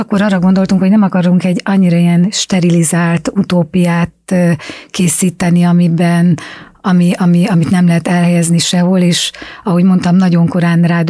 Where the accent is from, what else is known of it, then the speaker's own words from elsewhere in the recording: Hungary; mi magyarok vagyunk, Magyarországon élünk, ezt kell használnunk